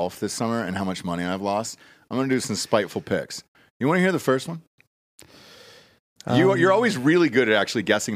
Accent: United States; Like, as an American, we hoped that he could do it.

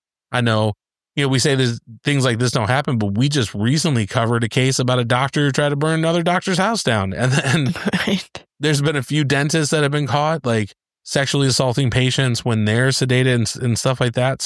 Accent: Michigan, United States; growing up in Michigan, I grew up around a lot of Canadian people, and so just their way of talking.

